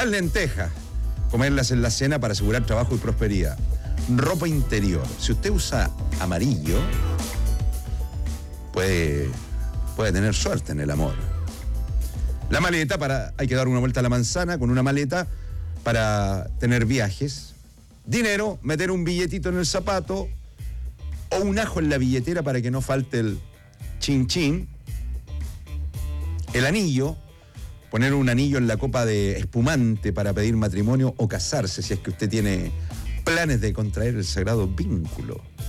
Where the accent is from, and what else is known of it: Chile